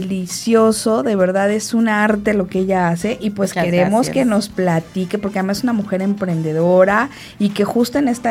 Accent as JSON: {"language": "Spanish", "region": "Mexico City", "country": "Mexico", "lives_now": "Morelos, Mexico", "said": "yo soy de Ciudad de México y para mí la cochinita es la cochinita pibil, ¿no? Entonces cuando yo llegué aquí a Morelos"}